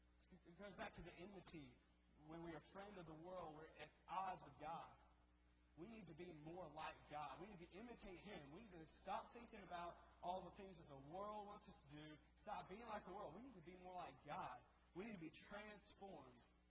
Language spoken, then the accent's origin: English; Birmingham, Alabama, United States; I grew up in Oak Mountain in Birmingham